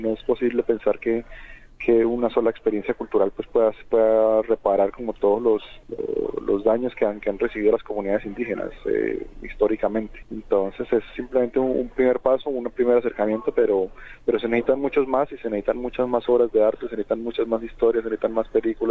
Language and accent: Spanish; Colombia; Creo que Es importante que Colombia y que nosotros como colombianos nos demos a la tarea de difundir esa